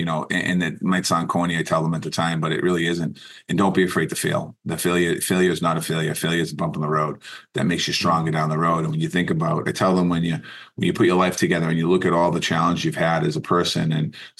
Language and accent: English; Boston, Massachusetts, United States; growing up in Boston as a kid, you know, we didn't have Stadium Series.